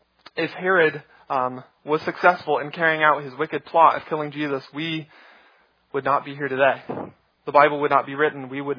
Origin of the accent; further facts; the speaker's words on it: Snellville, Georgia, United States; born there; I was born in 1990 in Snellville, Georgia, about 45 minutes east of Atlanta.